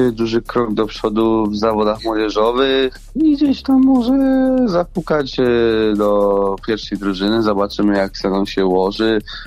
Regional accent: Gniezno, Greater Poland Voivodeship, Poland; Pochodzę z Gniezna, jestem wychowankiem startu Gniezno.

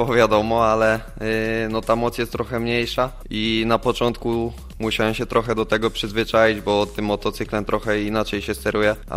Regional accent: Nietkowice, Lubusz Voivodeship, Poland; Przyjechałem z Nietkowic. Mieszkam tam od urodzenia. 40 km od Zielonej Góry

